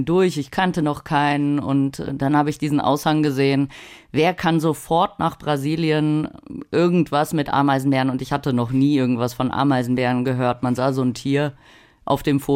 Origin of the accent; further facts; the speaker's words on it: North Rhine-Westphalia, Germany; Bei Köln bin ich groß geworden